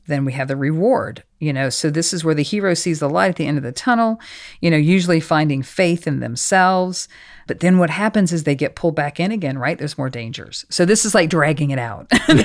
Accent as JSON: {"language": "English", "region": "Oklahoma", "country": "United States", "said": "I'm kind of a nobody that works, you know, behind the scenes in Hollywood. I come from Oklahoma."}